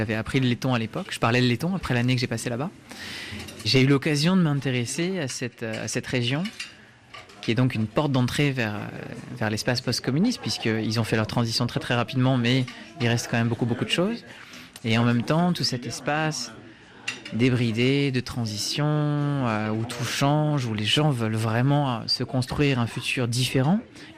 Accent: Île-de-France, France; moved away as an adult; Donc, je suis français d'origine. J'ai grandi dans la banlieue parisienne. À 21 ans, j'ai quitté la France et j'y suis plus jamais revenu pour y travailler, pour m'y installer.

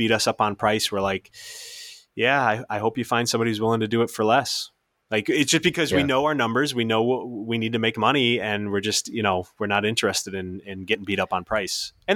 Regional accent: New Jersey, United States; Now I grew up in Jersey, so I don't exactly have yeah. the accent.

